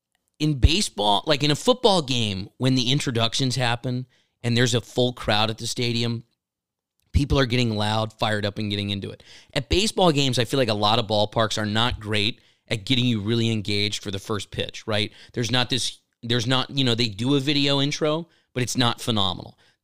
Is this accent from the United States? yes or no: yes; Houston, Texas, United States; her and I grew up in Houston, Texas, going to Astros games.